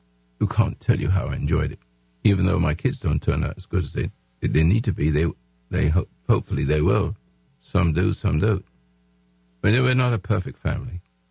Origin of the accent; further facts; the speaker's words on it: England, United Kingdom; now in United States; I'm an American. See? I am an Englishman, but I'm a dual citizen, but I love both countries, but this one was the best. So I became American.